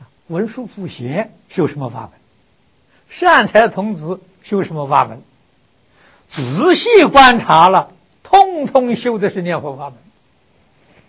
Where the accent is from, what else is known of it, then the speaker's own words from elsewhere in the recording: China; 我们中国人讲世世代代就干这个行业